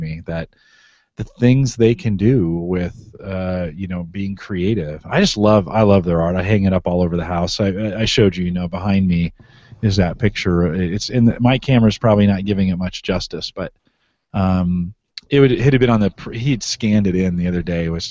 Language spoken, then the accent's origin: English; California, United States; because I'm from California and I slur all my words together.